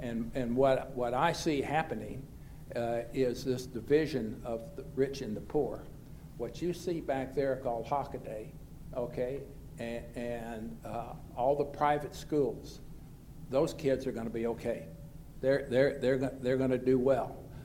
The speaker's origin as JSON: {"language": "English", "town": "El Dorado", "region": "Arkansas", "country": "United States", "tie": "born or raised there", "said": "I was born and raised in South Arkansas in Orville Faubus in Little Rock."}